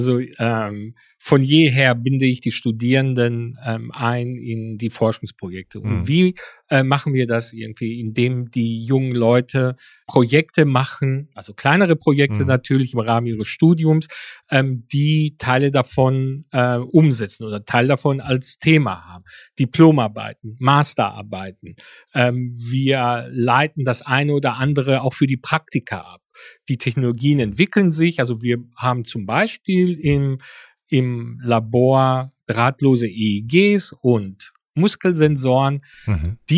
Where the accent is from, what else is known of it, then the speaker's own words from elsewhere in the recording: Greece; Naja, jetzt habe ich als Grieche einen kleinen Vorteil